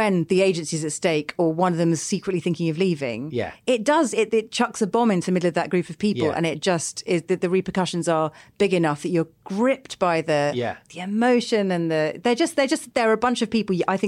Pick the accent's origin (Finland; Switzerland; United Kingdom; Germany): United Kingdom; And normally that would sort of make you think a character's a dick because we're British, and that's not the way.